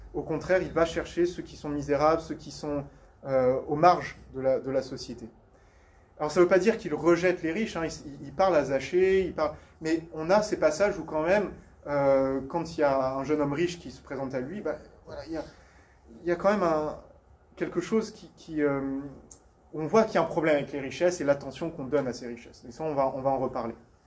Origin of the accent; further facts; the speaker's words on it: France; je pense, en tant que Français